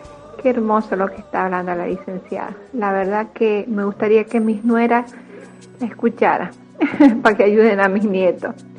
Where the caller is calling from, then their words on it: Mendoza, Argentina; de Mendoza.